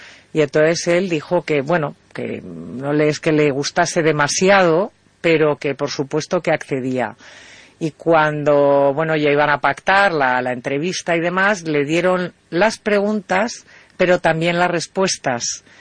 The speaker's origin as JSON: {"language": "Spanish", "region": "Galicia", "country": "Spain", "also_born_or_lived": "Africa"}